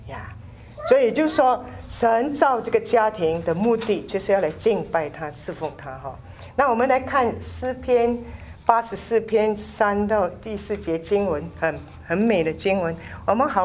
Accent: Singapore; 那我们是新加坡来的，我们新加坡很严重，因为我们新加坡国家很小嘛

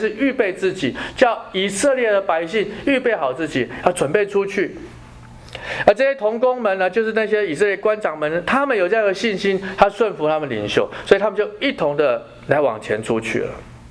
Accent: China; 对我们中国人来讲，我们有一个什么很大很强的一个盟友啊

